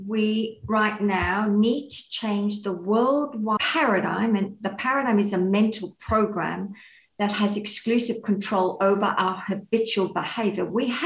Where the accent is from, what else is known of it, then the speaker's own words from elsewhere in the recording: South Africa; also born or lived in Australia; now in United States; I'm originally from South Africa. I have lived most of my life in Australia. And now I'm in the US